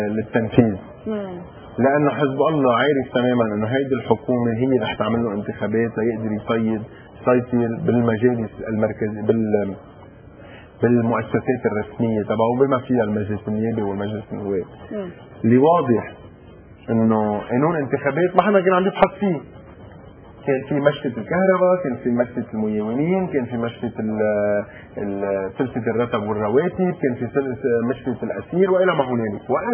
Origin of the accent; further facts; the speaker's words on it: Lebanon; هو انه ناخذ قرار كلنا سوا كلبنانيين انه هيدا سلاح ما بقى بدنا اياه